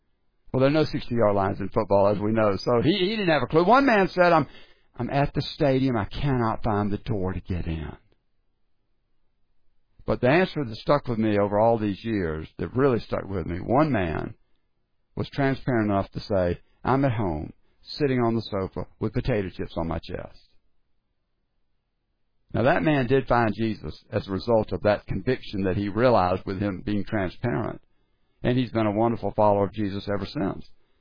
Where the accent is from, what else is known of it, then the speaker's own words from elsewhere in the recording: Sumter, South Carolina, United States; if you knew my father just from being around him in Sumter, my hometown